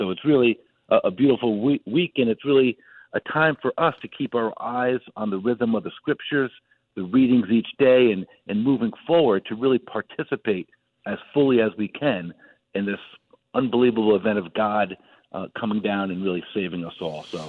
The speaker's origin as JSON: {"language": "English", "region": "New Jersey", "country": "United States", "said": "even though I'm from the Garden State of New Jersey, that I'm not really into the gardening."}